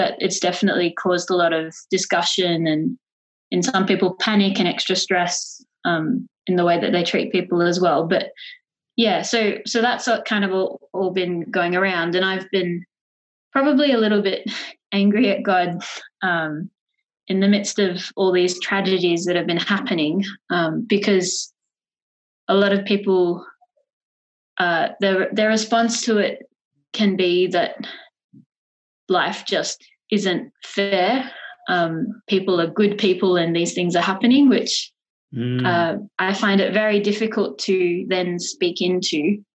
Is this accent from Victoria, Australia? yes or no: no; New South Wales, Australia; So I grew up in the Inner West, which is only about a 20-minute drive from Auburn.